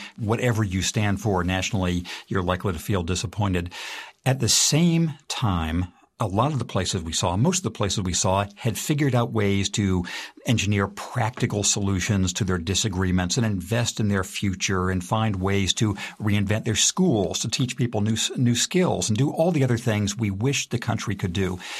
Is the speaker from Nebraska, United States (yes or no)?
no; Redlands, California, United States; San Bernardino, which is right next door to the place where I grew up in Redlands, California, is one that really stuck with us